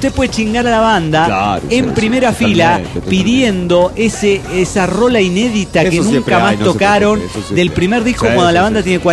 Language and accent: Spanish; Cuernavaca, Morelos, Mexico; de Cuernavaca, Morelos, México.